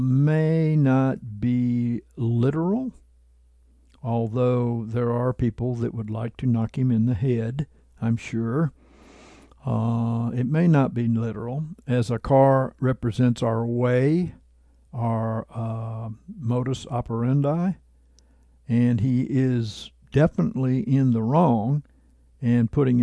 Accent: Maceo, Kentucky, United States; It was in the hometown where I was raised in Maceo, Kentucky.

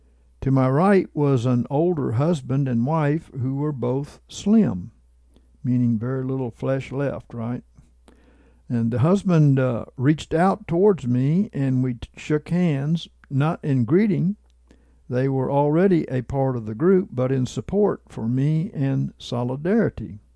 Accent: Australia; In real life, I am Australian and live in Australia

